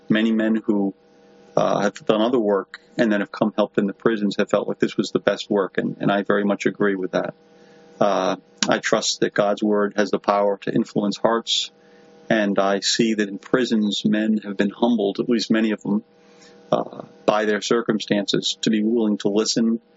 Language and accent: English; Rhode Island, United States; I'm an evangelist working in the prisons in North Central Florida. I grew up in Rhode Island. I had no religious background.